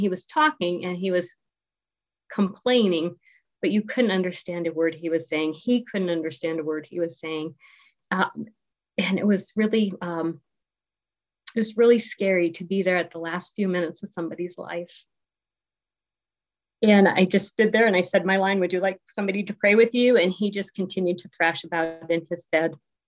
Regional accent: Ireland; I should have told you that I'm Irish

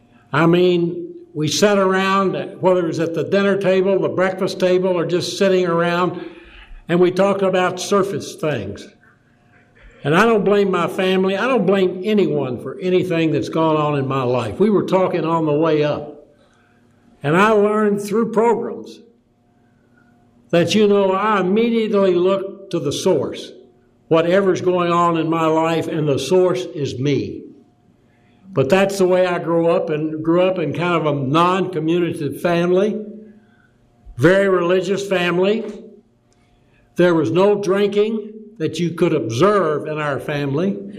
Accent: Kentucky, United States; born there; now in California, United States; I'm a Californian by residence and a Kentuckian by birth.

